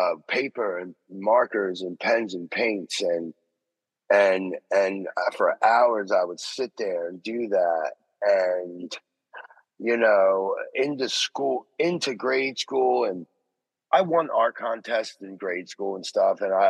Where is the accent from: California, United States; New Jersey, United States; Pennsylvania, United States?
Pennsylvania, United States; Philadelphia; growing up in Philadelphia, there was a lot of graffiti